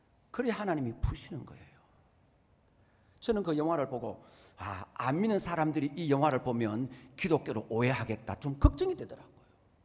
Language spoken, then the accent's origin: Korean; Miryang, South Gyeongsang, South Korea; 왜냐하면 저 고향이 미량이거든요.